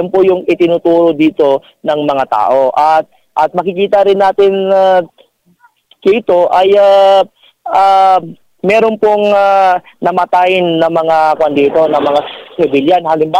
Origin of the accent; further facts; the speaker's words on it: Bangsamoro, Philippines; Alam niyo po, dito sa amin sa Maguindanao